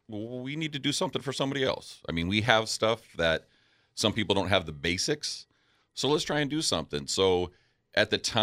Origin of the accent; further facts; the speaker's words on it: Chula Vista, California, United States; Gone as a kid with neighbors, they kind of got me into it growing up in Chula Vista.